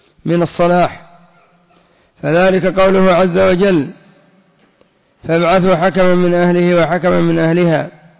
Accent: Yemen; هذا يسمى عندنا في اليمن التفويض

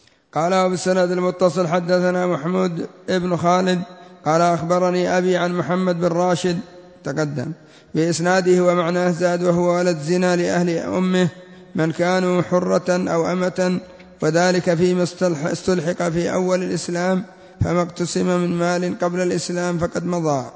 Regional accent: Yemen; وإلا فإن كثيرا من الناس يقولون عندنا في اليمن فلان ينقط الدم

